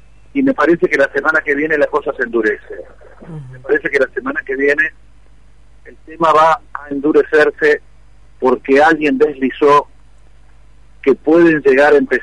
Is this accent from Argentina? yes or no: yes; Argentina; Pero vivo en Argentina y somos argentinos